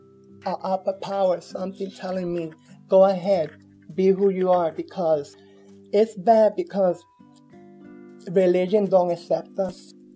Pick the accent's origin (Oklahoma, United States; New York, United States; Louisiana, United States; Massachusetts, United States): New York, United States; Brooklyn; born there; I was born in November 1966. I was born in Brooklyn, New York.